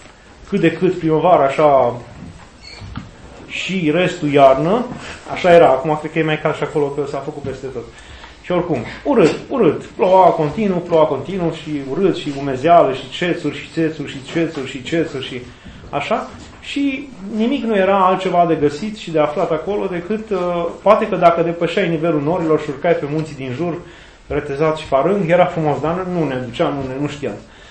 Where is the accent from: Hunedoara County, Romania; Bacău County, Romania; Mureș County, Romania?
Hunedoara County, Romania; ne-am născut acolo, că eu sunt în cea mai săracă zona țării, eu sunt din Valea Jiului